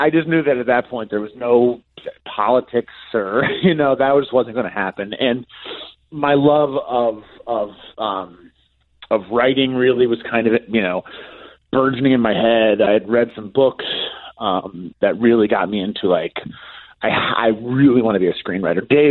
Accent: Chicago, Illinois, United States; Basketball, growing up in Chicago, as you know, in the 90s, it was all basketball.

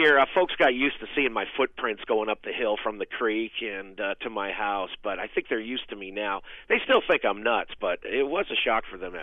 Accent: New England, United States; I grew up on New England's largest river, the Connecticut River

